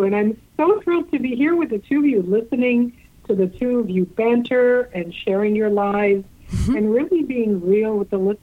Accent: Canada; I'm Canadian.

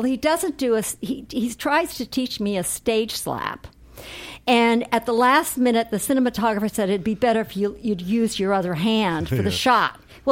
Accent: Sioux City, Iowa, United States; born there; I was born in Sioux City, Iowa, and I was born to really, really poor people.

